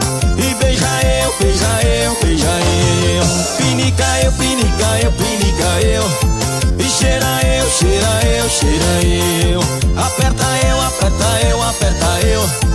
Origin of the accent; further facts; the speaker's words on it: Coribe, Bahia, Brazil; Galera, eu sou de Coribe, Bahia, natural de Coribe, Bahia. Nasci e criei lá.